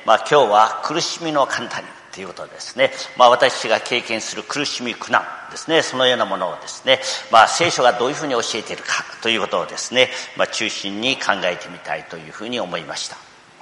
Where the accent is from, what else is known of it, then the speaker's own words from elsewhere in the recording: Kobe, Hyogo, Japan; 私たち神戸の人間にとって忘れられないのは1995年の阪神淡路大震災でした。